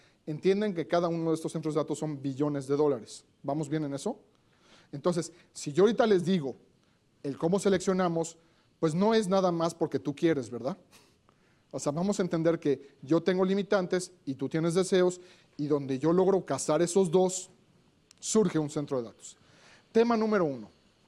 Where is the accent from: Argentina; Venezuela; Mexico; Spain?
Mexico; born there; les voy a contar de mi país natal, ¿por qué no hay un centro de datos en la Ciudad de México?